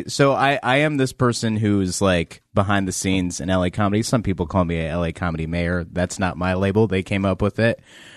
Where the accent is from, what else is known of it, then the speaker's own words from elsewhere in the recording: Philippines; I'm from the Philippines. I was born there, but I am adopted.